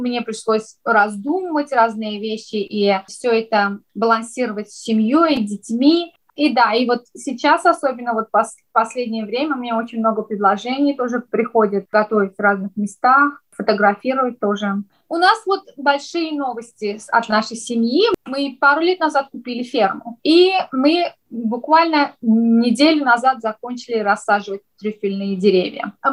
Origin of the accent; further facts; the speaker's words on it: Azerbaijan; Тот факт, то, что я из Азербайджана, я думаю, что это, как говорится, фундамент всего для меня.